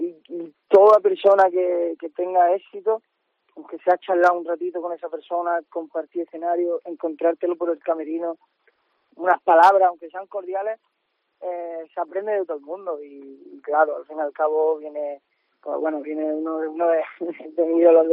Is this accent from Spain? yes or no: yes; Spain; Yo en general estoy orgulloso de cómo somos los españoles